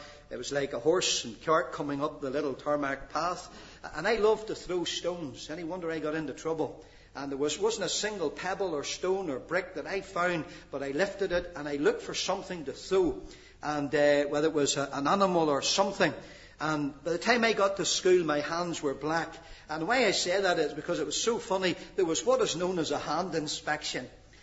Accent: Nottingham, East Midlands, United Kingdom; born there; But I was born in England. I know the Lord will forgive me for that. But I was born there. I was born in Nottingham.

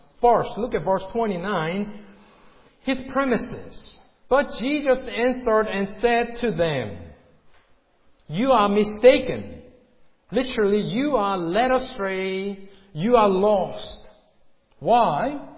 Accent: South Korea; English is a second language; When I was young growing up in Korea, there was a TV channel that was designed for the American forces stationed in Seoul, Korea.

